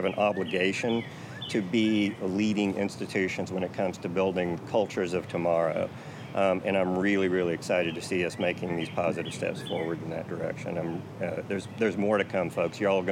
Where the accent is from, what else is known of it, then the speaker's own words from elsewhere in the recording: Fayetteville, Arkansas, United States; I'm born and raised in Fayetteville. I grew up around this hillside, literally going to school over there